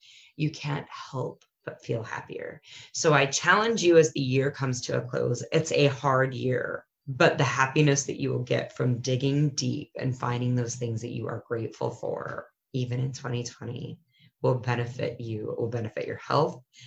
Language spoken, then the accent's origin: English; United States; that I get to be an American and that my home country is safe